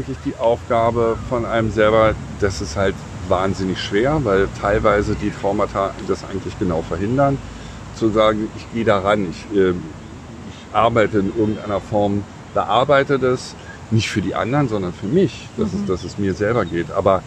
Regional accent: Berlin, Germany; Ja, ich komme aus Berlin.

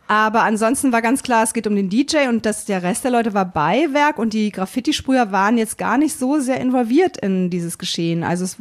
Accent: Berlin, Germany; ich komme aus Berlin

